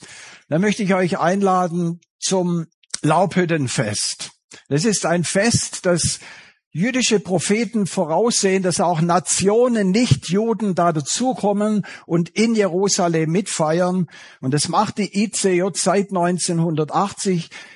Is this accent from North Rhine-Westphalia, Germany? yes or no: no; Baden-Württemberg, Germany; accent: Swabian; Versteht ihr das mit meinem schwäbischen Dialekt?